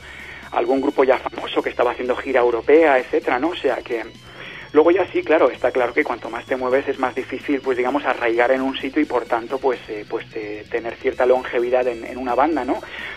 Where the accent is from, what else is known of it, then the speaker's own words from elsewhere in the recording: Alicante, Valencian Community, Spain; Yo soy de Alicante, además.